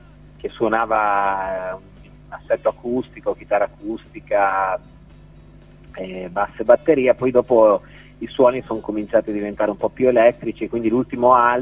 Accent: Faenza, Emilia-Romagna, Italy; Siamo di Faenza e siamo romagnoli, quindi siamo tutti più o meno della zona tra Faenza e Imola

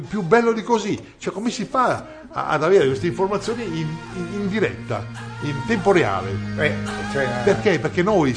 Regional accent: Spain; Italian is a second language; Sì, io sono spagnolo.

